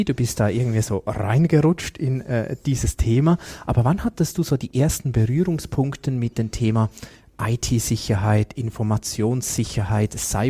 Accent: Switzerland; hier sind wir Schweizer Weltmeister

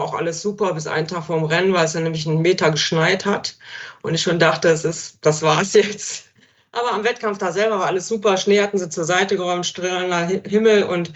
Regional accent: Mönchengladbach, North Rhine-Westphalia, Germany; Ich komme ja aus Mönchengladbach und da konnte ich dann immer noch mitlaufen.

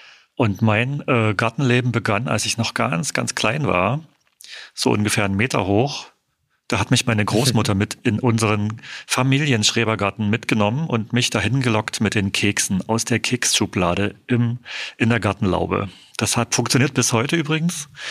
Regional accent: Bautzen, Saxony, Germany; bei uns in Bautzen, da wo ich herkomme

